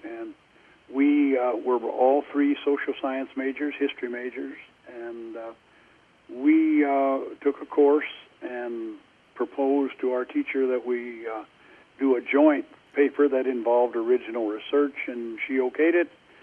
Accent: Leon, Iowa, United States; I grew up in Leon, Iowa, about 100 miles east of you people.

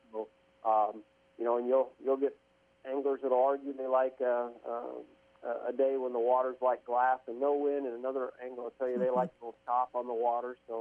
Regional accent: Anita, Iowa, United States; I'm originally from Anita. We didn't have turkeys in the area.

